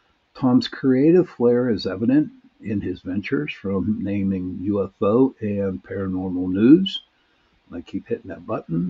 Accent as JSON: {"language": "English", "country": "Ireland", "said": "Yeah, I got the luck of the Irish. Even though I'm Irish, it's not so lucky all the time."}